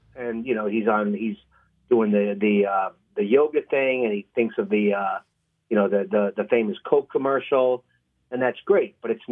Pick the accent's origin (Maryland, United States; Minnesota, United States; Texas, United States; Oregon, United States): Maryland, United States; Baltimore; also born or lived in New York; I'm from New York, but my family moved here when I was a kid, and then I started my career in Chicago, New York, L.A., and now married and happy and making stuff in Baltimore.